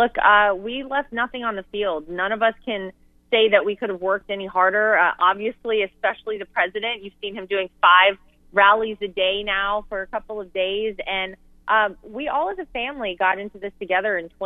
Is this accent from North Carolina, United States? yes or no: yes; Wrightsville Beach, North Carolina, United States; Look, I was born and raised on Wrightsville Beach, North Carolina. My parents still live in the same house.